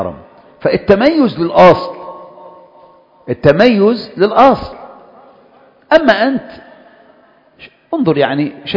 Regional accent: Egypt; قلت له الناس عندنا في مصر يقلدون أذانك

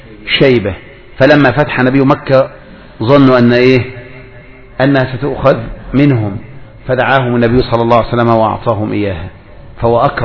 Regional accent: Egypt; هذا الغار الذي هذا لو عندنا في مصر يا ترى ماذا كانوا يصنعون فيه؟

